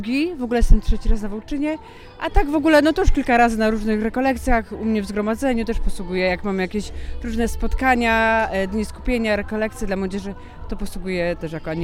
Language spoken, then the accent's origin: Polish; Katowice, Silesian Voivodeship, Poland; jestem z Katowic, jestem siostrą Elżbietanką.